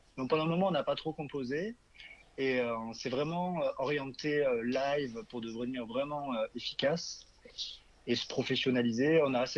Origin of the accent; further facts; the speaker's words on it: Grand Est, France; On est des Ardos jusqu'au bout.